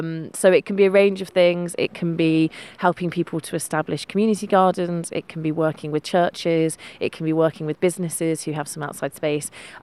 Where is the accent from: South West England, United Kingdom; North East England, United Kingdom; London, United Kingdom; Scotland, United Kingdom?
South West England, United Kingdom; Bristol; moved away as an adult; now in Isle of Man